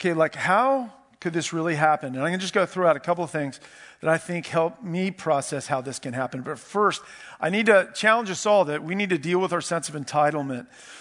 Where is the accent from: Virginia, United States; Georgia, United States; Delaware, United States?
Virginia, United States; Herndon; I grew up in Herndon. Here's a little fact. In 1960, there were 1960 people in Herndon. I was born around that time. It was a really small town.